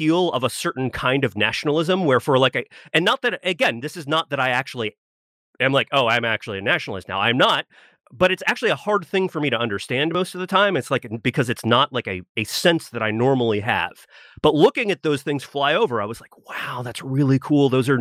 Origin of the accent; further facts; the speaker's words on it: Florida, United States; because I grew up in Florida and they would sometimes practice over my middle school.